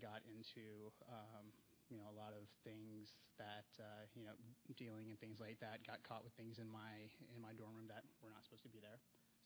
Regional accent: Raleigh, North Carolina, United States; I grew up in Raleigh. I went to all my grade school in Raleigh, North Carolina, which I guess is relatively big. I moved on to a bigger city after that.

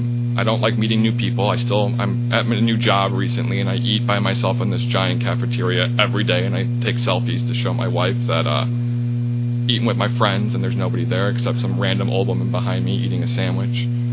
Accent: Chicago, Illinois, United States; I grew up in Chicago in an alcoholic, drug-infested home.

